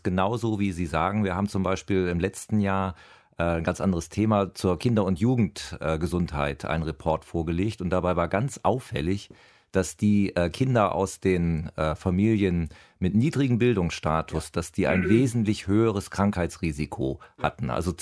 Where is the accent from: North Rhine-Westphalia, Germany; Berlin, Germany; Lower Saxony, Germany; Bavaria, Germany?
Lower Saxony, Germany; ich komme aus dem Landkreis Cuxhaven, da war das so, das ist heute natürlich nicht mehr so.